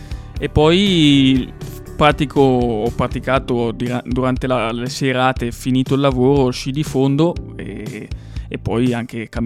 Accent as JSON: {"language": "Italian", "town": "Campodolcino", "region": "Lombardy", "country": "Italy", "said": "Vengo da Campodolcino ma lavoro in marmolada."}